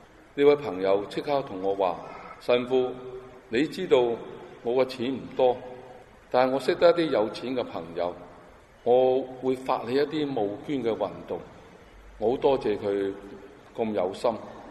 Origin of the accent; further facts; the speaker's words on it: China; 好像我们中国人有一句警句